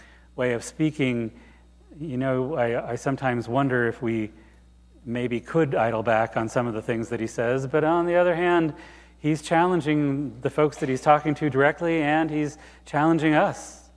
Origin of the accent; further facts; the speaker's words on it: Finneytown, Ohio, United States; Amy left out the part that I grew up in Finneytown in northeastern Hamilton County, and all my family and friends mostly had, not friends, my family had moved away, and I never expected to come back here.